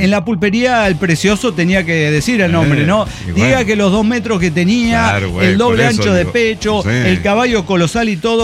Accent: Victoria, Entre Ríos, Argentina; allá en Victoria, mis pagos, mi tierra querida

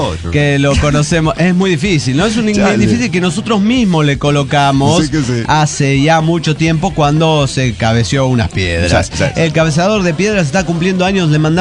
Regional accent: Monterrey, Nuevo León, Mexico; now in Veracruz, Mexico; Lo que pasa es que soy de Monterrey, pero tengo un nuevo 9 años viviendo en Veracruz.

